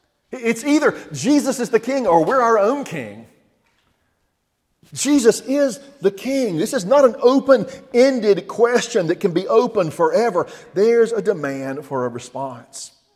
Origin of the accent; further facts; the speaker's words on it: Bible Belt, United States; we grew up in the Bible Belt. We grew up in a time when everybody is a Christian, right? Everybody goes to church.